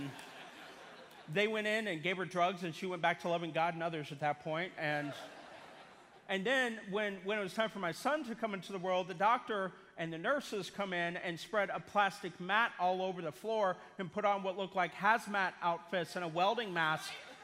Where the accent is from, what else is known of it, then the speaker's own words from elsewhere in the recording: Missouri, United States; I'm originally from Missouri, so I'm a Kansas City Chiefs fan.